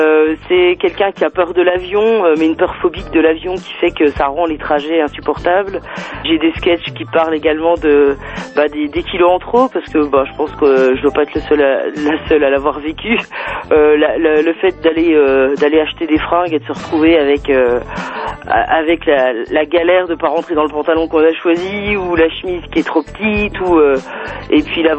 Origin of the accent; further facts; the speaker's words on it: Tallenay, Bourgogne-Franche-Comté, France; j'ai joué également deux fois à Talnay, juste à côté de Besançon, mon village natal.